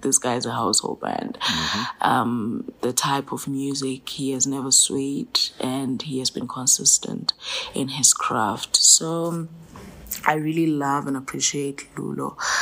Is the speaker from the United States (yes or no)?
no; Eswatini; when he discovered that I was from Eswatini, and our friendship grew.